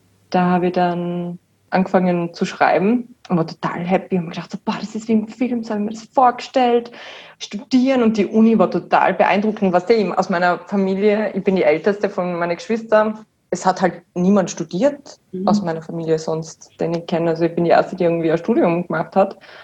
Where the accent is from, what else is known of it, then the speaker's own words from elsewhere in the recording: Wattens, Tyrol, Austria; ich meine, wir sind aus Wattens, also meine Mom und mein Bruder wohnen auch in Wattens noch.